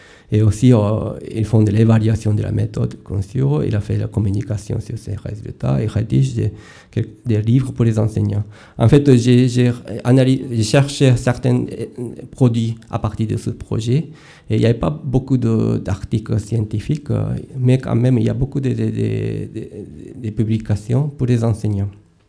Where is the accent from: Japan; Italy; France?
Japan; French is a second language; Chez nous, au Japon, il y a des rapports humains, personnels, un peu spéciaux.